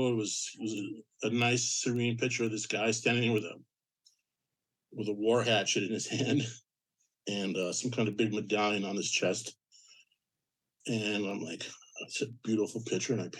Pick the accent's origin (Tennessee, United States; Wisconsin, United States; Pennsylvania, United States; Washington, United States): Wisconsin, United States; Lac du Flambeau; Oh, okay, I grew up on the Resin Lac du Flambeau.